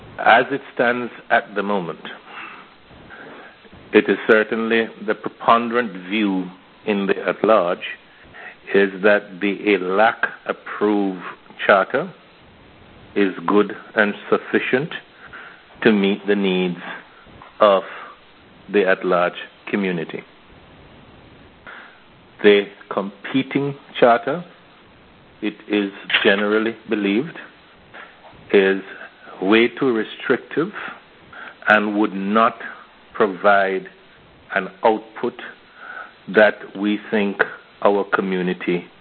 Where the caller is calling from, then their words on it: Kingston, Jamaica; I am speaking from Kingston, Jamaica.